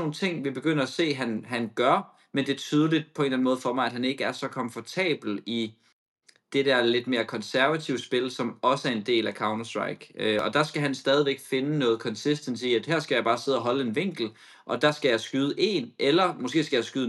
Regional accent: Copenhagen, Capital Region, Denmark; Jeg er fra Copenhagen.

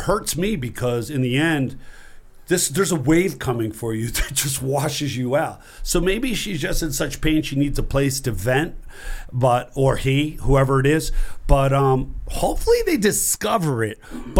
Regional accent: New Jersey, United States; I grew up in New Jersey. I never even thought twice.

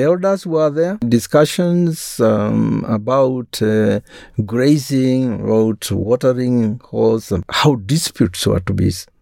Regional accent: Kitui, Kitui County, Kenya; But growing up in Kitui, a lot of disputes were settled through the Kithito oath.

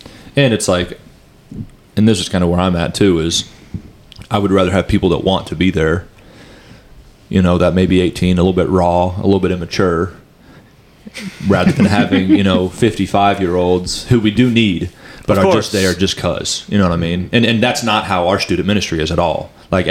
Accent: Warsaw, Indiana, United States; Yeah. I mean, so I grew up in Warsaw. I've lived here my whole life. I never planned on leaving.

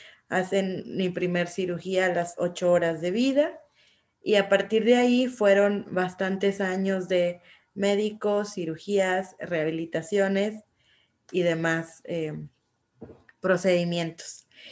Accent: Guadalajara, Jalisco, Mexico; yo soy originaria de Guadalajara, aquí es donde he vivido. De repente trabajo con otros estados o en otras ciudades, pero aquí me paso la mayor parte del tiempo. Tengo 31 años de edad

